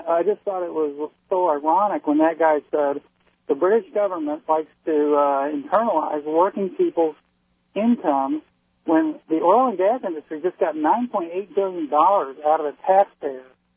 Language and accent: English; Iran; I grew up in Iran.